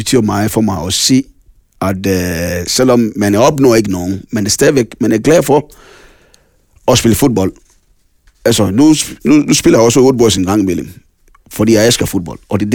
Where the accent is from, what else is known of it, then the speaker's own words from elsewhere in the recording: Ghana; now in Denmark; Jeg føler mig, jeg føler mig ghaneser, men jeg er dansker.